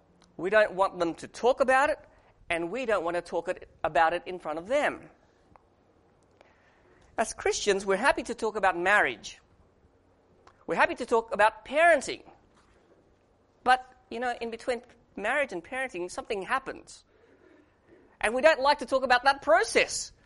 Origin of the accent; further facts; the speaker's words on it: Australia; When I was a high school student, I studied in Australia. I can speak Indonesian a little bit, but I grew up in Australia.